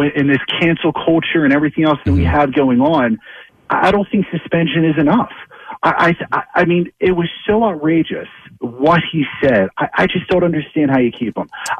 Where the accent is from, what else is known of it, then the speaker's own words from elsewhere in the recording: Philadelphia, Pennsylvania, United States; I won't even, and I'm from Philly.